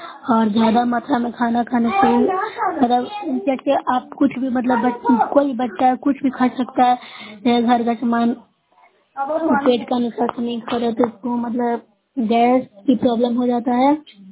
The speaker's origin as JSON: {"language": "Hindi", "town": "Noorsarai", "region": "Bihar", "country": "India"}